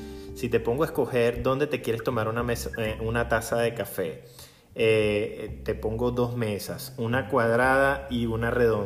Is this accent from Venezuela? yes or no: yes; Caracas, Capital District, Venezuela; also born or lived in Maracay; Sabes que yo me crié en el Valle, ¿no? Yo soy del Valle de Caracas.